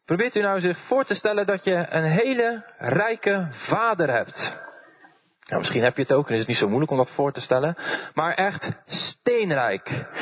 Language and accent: Dutch; Dordrecht, South Holland, Netherlands; ik kom uit Dordrecht.